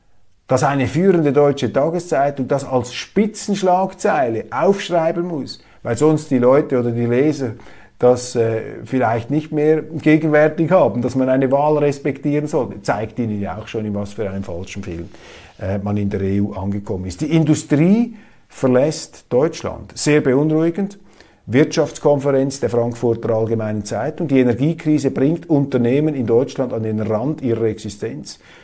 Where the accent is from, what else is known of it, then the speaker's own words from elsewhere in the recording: Switzerland; Ja, als Schweizer sage ich Ihnen, das ist jetzt noch keine blütenreine, direkte Demokratie.